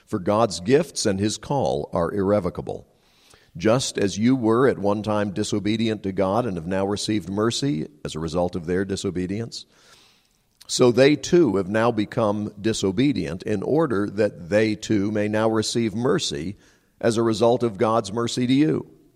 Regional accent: United States; I don't pay taxes to the Norwegian government because I am an American. And my loyalty governmentally is to the United States of America. And I'm proud to be an American

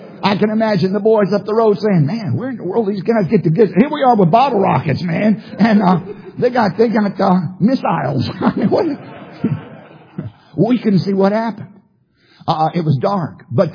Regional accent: Virginia, United States; But I grew up in Southside, Virginia, where you could not purchase the good fireworks legally.

